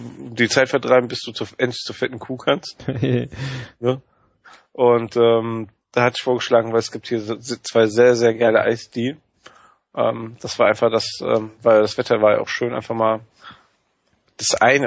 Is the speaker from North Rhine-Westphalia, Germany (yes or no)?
yes; Wuppertal, North Rhine-Westphalia, Germany; moved away; Sieht schlimmer aus. Ich bin nicht ohne Grund da weggezogen